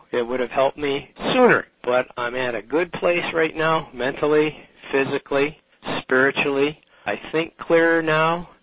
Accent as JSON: {"language": "English", "town": "Rochester", "region": "New York", "country": "United States", "said": "I'm from Rochester, New York."}